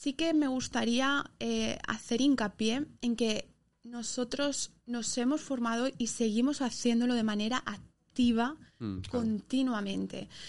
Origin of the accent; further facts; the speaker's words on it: Madrid, Community of Madrid, Spain; moved away; yo tengo que decir que soy de Madrid, llevo ya aquí más de media vida